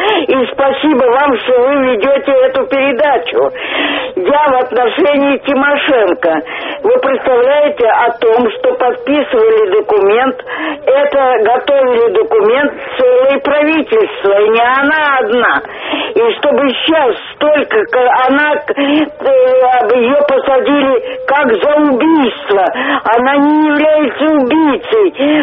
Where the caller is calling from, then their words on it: Moscow, Russia; Я представляюсь из Москвы